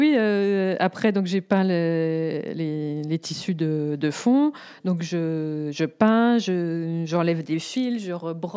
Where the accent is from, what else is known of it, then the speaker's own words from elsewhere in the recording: Grand Est, France; Moi, je viens des Vosges, donc il y a des forêts magnifiques. J'ai ce souvenir, lorsque j'étais petite, des arbres, des forêts avec des mousses bien vertes.